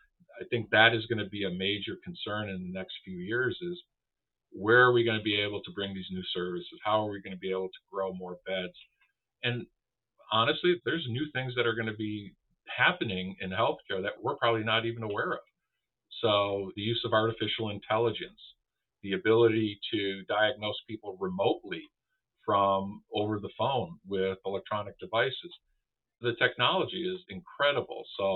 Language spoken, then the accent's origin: English; Buffalo, New York, United States; You know, I'm originally from Buffalo, New York. Go Bills.